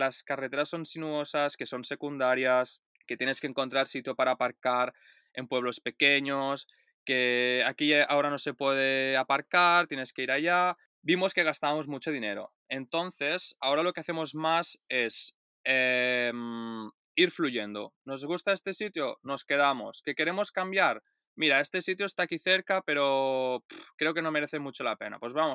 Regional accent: Barcelona, Catalonia, Spain; Yo, claro, como vengo de Barcelona, pues quizás esto es algo que tenemos más innato, ¿no?

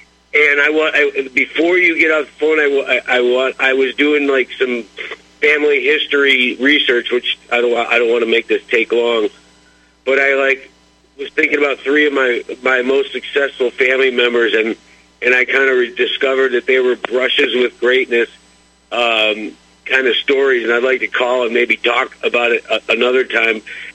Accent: Cleveland, Ohio, United States; he was in pharmaceutical industry where I grew up in Cleveland, Ohio, for like 70 years.

